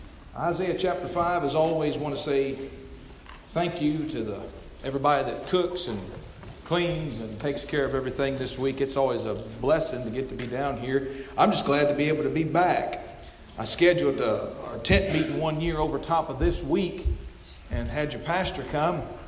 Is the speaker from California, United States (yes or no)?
no; Kentucky, United States